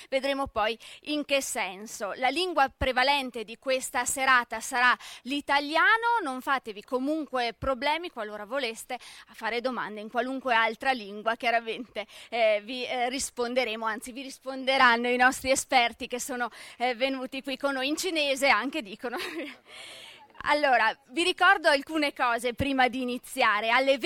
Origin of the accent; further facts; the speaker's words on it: Trento, Trentino-Alto Adige, Italy; Ecco, scusate, sono di Trento, non vi conosco.